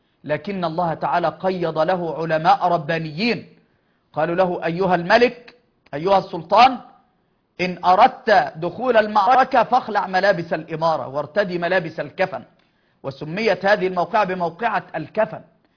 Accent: Egypt; فالجزية قبل الإسلام، الروم مثلا عندنا في مصر كانت تأخذ مقابل على الحياة

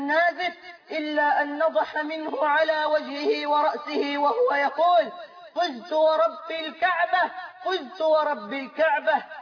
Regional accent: Egypt; بلدنا مصر

